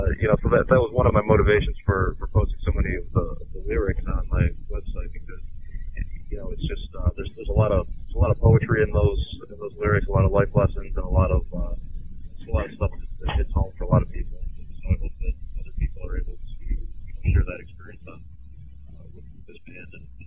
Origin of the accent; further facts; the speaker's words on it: Cleveland, Ohio, United States; born and raised in Cleveland, and live here with my wife and two kids.